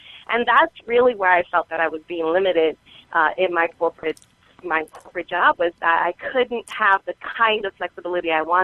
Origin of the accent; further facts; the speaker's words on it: New York City, New York, United States; I'm actually from New York City.